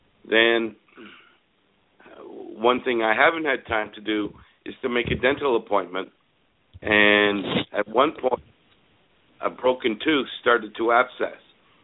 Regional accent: Quebec, Canada; We're from Quebec, Canada.

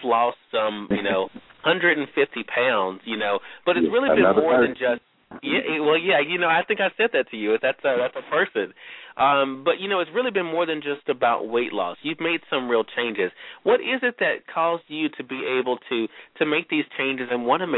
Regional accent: Mississippi, United States; Michael Bolden is joining us live from my home state of Mississippi

